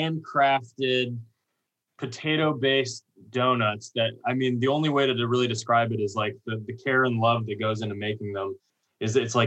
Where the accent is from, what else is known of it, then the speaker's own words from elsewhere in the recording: El Dorado, United States; also born or lived in Canada; I'm originally from Canada, but I moved to El Dorado when I was very young and grew up there. So I definitely consider it my hometown.